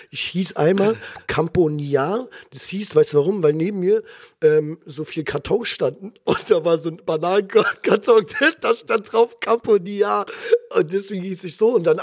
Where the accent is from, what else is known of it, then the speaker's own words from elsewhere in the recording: Berlin, Germany; bei uns in Berlin ist es so, dass wir, weiß ich auch nicht, woher das kommt, dass wir 6 Jahre Grundschule haben.